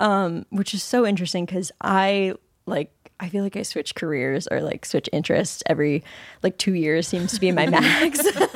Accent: East Coast, United States; growing up on the East Coast and being a daughter of a doctor and a lawyer

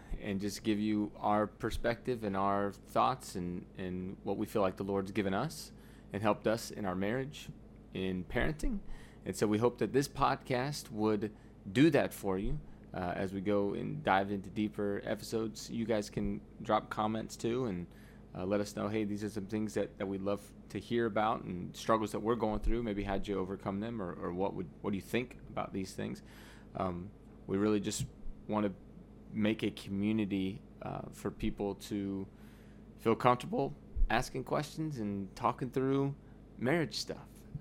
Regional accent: Florida, United States; I grew up in Florida

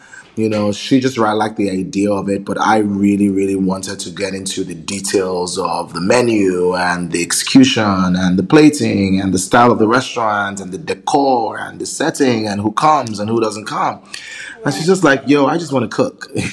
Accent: Benin City, Edo, Nigeria; also born or lived in Wolverhampton, United Kingdom; But yeah, I grew up in Benin City, between Benin and Lagos. And then I went to university in Wolverhampton in the UK.

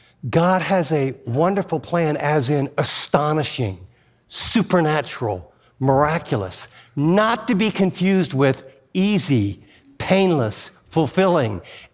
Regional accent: United States; I grew up in America. I thought I was always a Christian.

